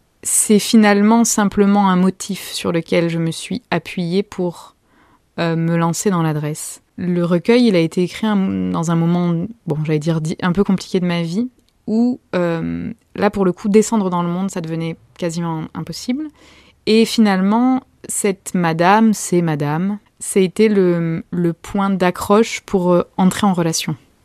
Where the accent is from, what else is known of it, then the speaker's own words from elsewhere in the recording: France; born there; moi je suis née en France à l'époque dans laquelle je suis née.